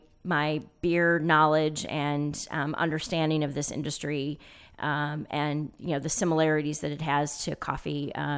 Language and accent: English; Rocky River, Ohio, United States; I am. I grew up in Rocky River.